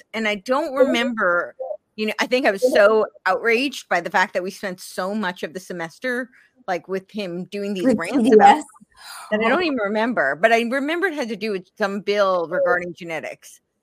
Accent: United States; I didn't know of it as an American.

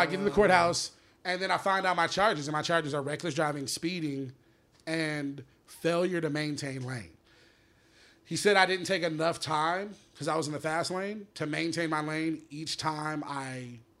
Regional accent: Atlanta, Georgia, United States; Gwinnett, Georgia. I'm from Atlanta, from my job in Atlanta.

